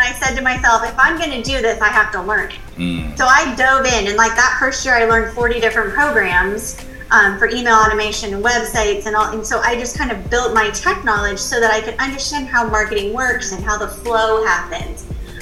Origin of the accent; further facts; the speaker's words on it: California, United States; I came from California. I now live in the Carolinas